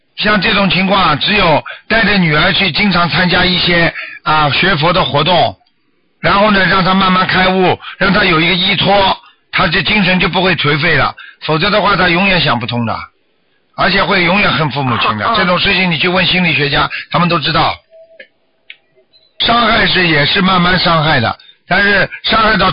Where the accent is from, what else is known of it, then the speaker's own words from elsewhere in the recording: China; 实际上我们中国人讲究的这种感情这种观念